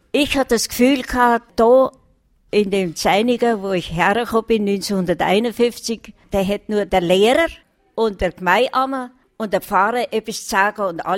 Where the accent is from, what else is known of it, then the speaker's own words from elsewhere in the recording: Bavaria, Germany; now in Switzerland; ich bin nicht in der Schweiz geboren, ich bin von Deutschland, vom Land Bayern.